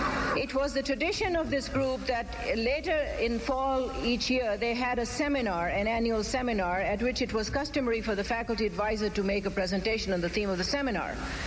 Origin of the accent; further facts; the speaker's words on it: Lahore, Punjab, Pakistan; now in United States; I come from a Sayyid Muslim family. Sayyids are the descendants of the Prophet Muhammad, peace be on him. I come from Lahore, a historic Muslim city, which is in Pakistan, a country created in the name of Islam